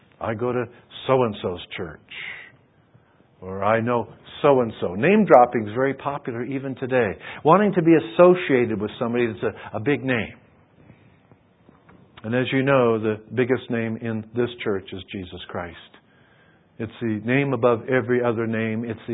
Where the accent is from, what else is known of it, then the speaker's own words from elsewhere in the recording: United States; I'm an American, so I can say this. Americans are spoiled brats today.